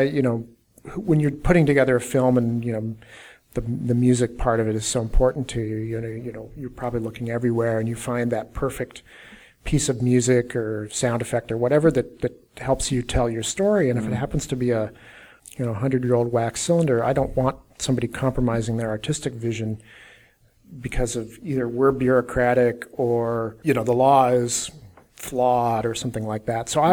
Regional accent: Denver, Colorado, United States; No, I'm from Denver, actually.

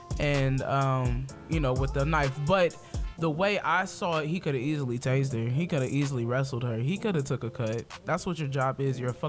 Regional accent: Springfield, Ohio, United States; now in Columbus, United States; this is in my city, Columbus, Ohio. This is where I reside. This is my city, my hometown. Well, Springfield, but this is my city.

